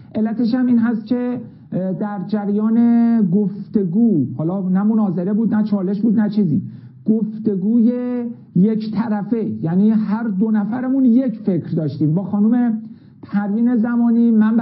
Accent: Iran; به خاطر عشق علاقه که به وطنم ایران و سربلندی وطنم دارم

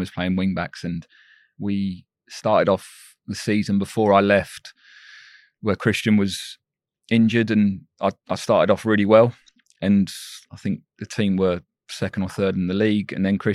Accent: South West England, United Kingdom; I was from Cornwall

